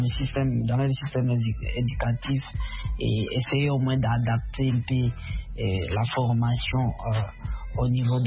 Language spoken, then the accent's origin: French; DR Congo; ici chez nous en République démocratique du Congo